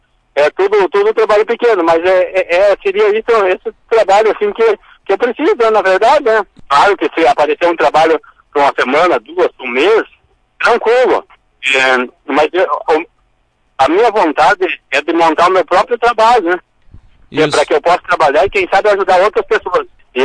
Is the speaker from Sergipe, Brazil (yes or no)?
no; Trindade do Sul, Rio Grande do Sul, Brazil; Isso, eu sou natural da Trindade do Sul.